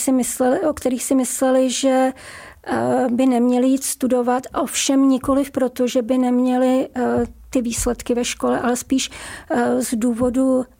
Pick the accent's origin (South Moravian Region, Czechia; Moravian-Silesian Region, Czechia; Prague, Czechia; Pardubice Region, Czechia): Prague, Czechia; tím, že jsem byla z Prahy, takže jsem nikdy nebydla na koleji